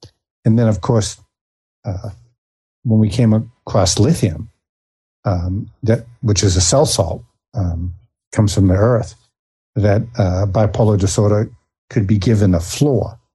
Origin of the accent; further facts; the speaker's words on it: Boston, Massachusetts, United States; I did a lot of studying of what would you call the robber barons, because I came from Boston